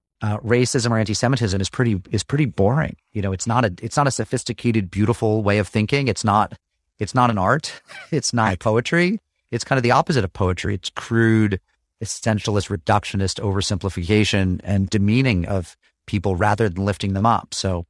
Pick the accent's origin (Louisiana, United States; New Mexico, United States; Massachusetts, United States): Massachusetts, United States; I mean, I didn't grow up there. I grew up in Massachusetts.